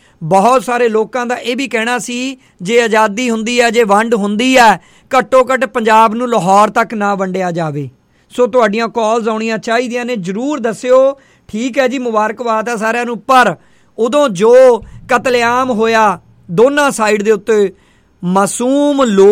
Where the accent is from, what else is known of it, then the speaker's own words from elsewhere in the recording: Punjab, India; moved away; ਕਿਉਂਕਿ ਆਪਾਂ ਉੱਥੋਂ ਮੈਂ ਪੰਜਾਬ ਤੋਂ ਬਿਲੋਂਗ ਕਰਦਾ ਜੀ